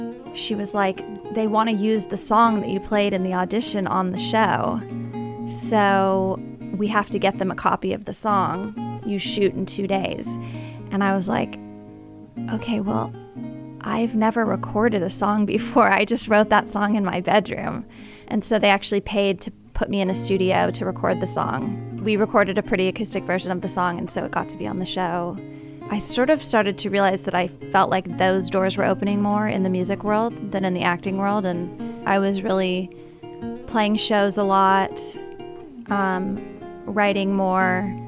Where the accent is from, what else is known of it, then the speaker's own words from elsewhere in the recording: Texas, United States; And growing up in South Texas and hearing that kind of music, I was really influenced by that as a little girl.